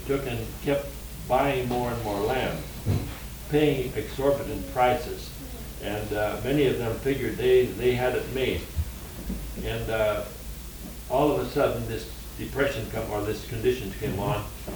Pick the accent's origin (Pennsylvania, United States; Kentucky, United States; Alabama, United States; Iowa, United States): Iowa, United States; Speaking of financial situations, I come from Iowa.